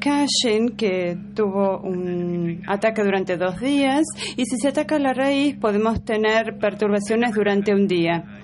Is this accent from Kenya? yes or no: yes; Kenya; soy becario de Kenia.